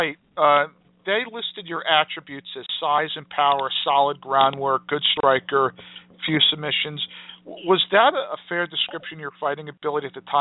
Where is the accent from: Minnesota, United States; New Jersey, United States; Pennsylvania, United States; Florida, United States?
New Jersey, United States; Freehold; I grew up in Freehold, New Jersey, and at the time there was a guy in Red Bank who did jiu-jitsu